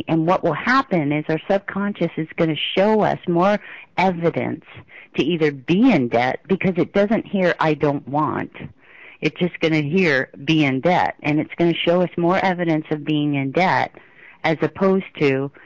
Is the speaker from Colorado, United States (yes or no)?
no; Hawaii, United States; since I'm from Hawaii, I just commented, you know, that it was a freckle.